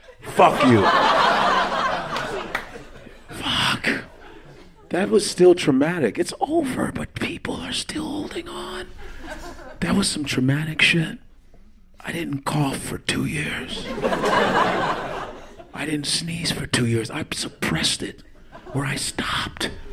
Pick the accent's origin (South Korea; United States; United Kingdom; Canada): United States; Chicago, Illinois; And I'm from Chicago, and this is the greatest city on the planet.